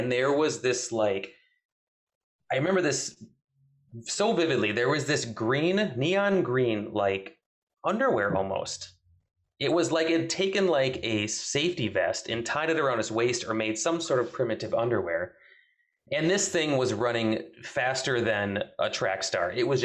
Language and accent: English; Wisconsin, United States; So I'm from Southern Wisconsin, and this took place in 2006.